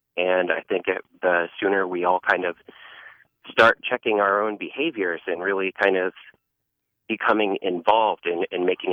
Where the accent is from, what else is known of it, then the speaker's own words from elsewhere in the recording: Essex Junction, Vermont, United States; I happen to be a black transgender woman. I grew up in Essex Junction. I live in Burlington. I've been in Vermont for about 25 years.